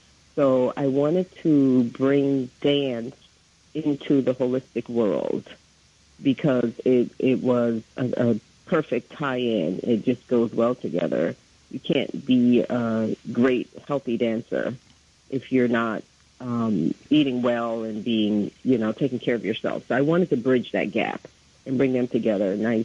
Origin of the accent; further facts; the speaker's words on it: Jamaica; I was born in Jamaica. I was a little girl in Jamaica, and dance came to my school in first grade.